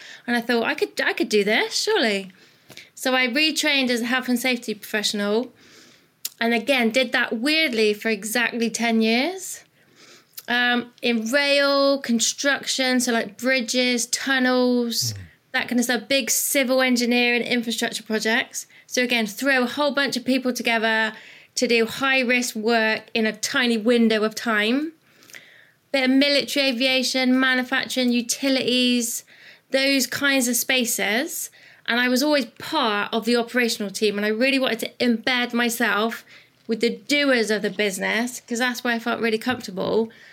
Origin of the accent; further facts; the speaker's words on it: Bristol, South West England, United Kingdom; you can tell by my awesome accent that I'm from the UK. From a little place called Bristol, which sits nicely between kind of England and Wales.